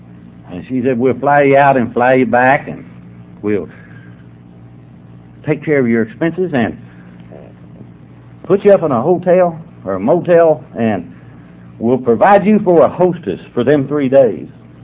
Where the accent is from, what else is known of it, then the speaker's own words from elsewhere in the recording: Georgia, United States; I'm a drunk from Georgia.